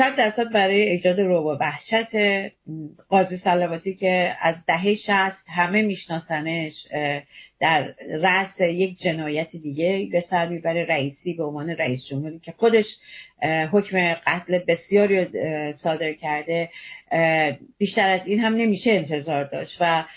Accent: Iran; وظیفه ما به عنوان یک ایرانی در خارج کشور

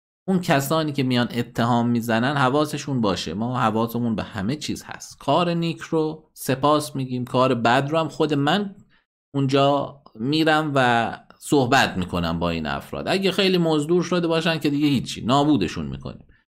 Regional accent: Iran; ما ایرانی هستیم و میهن پرستیم و ملی هستیم.

